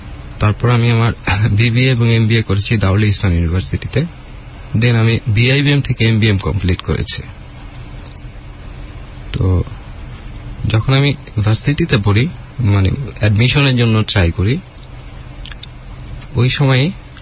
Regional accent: Dhaka, Dhaka Division, Bangladesh; আমি ঢাকার বীরপুরে জন্মগ্রহণ। আমার জন্ম একটা নিম্নবিত্ত পরিবারে বলা যায়। আমি চার ভাই, এক বোনের ভিতর আমি ভাইদের ভিতর ছোট

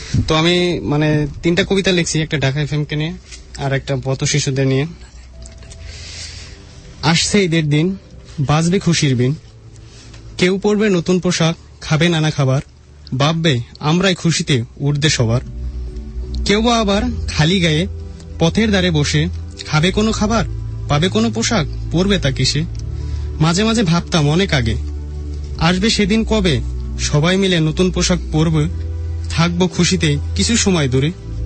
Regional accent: Mirpur, Dhaka Division, Bangladesh; মিরপুর থেকে আসছি।

